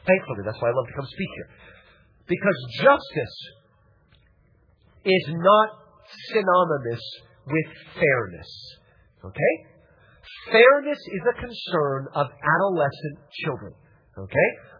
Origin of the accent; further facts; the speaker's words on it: United States; I'm a Baptist. I'm an American.